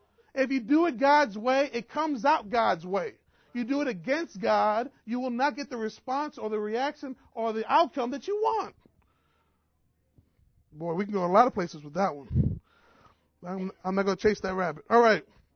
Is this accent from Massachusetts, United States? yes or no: no; New York, United States; I'm from New York, boy. We could go for it.